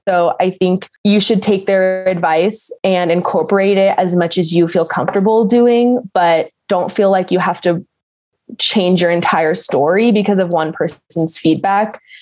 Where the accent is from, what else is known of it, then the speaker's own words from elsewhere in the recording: United States; And, you know, I was born in America. I grew up around American students and everything.